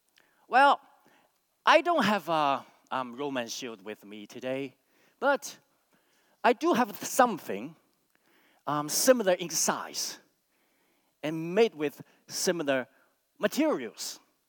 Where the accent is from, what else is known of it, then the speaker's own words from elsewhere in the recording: China; I'm from China. That's why I look like Bruce Lee.